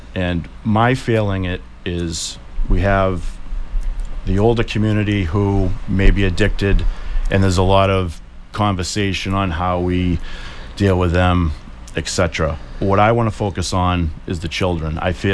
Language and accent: English; Weymouth, Massachusetts, United States; I grew up in North Weymouth, which obviously is on one side of the town, and I currently live in South Weymouth raising my children.